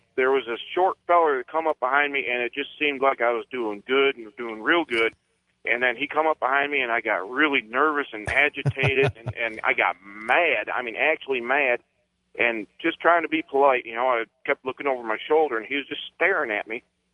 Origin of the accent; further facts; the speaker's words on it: Utah, United States; I'm from Utah, Utah. I'm a truck driver.